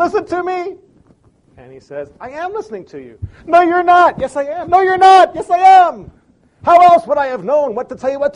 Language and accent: English; Chicago, Illinois, United States; I grew up in Chicago.